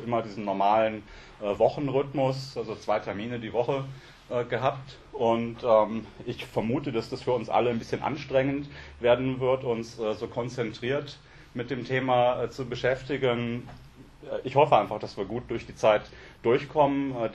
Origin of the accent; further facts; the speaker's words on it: Rhineland, Germany; now in Bavaria, Germany; Ich bin ursprünglich aus dem Rheinland, aber seit 2000 in Bayern.